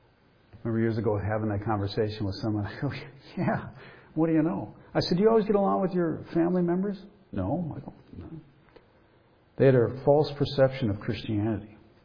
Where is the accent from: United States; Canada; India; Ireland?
Ireland; But I'm an Irishman and I ain't touching it.